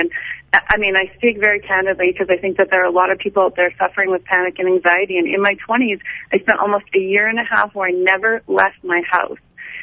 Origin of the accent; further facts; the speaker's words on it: Edmonton, Alberta, Canada; also born or lived in Victoria / Red Deer / Grande Prairie; I was born in Victoria, B.C., but my family lived in Alberta. They lived in Red Deer and Grand Prairie and eventually Edmonton when I was a teenager. So that's what I definitely feel like Edmonton's my home. I've been here since I was about 12, 13.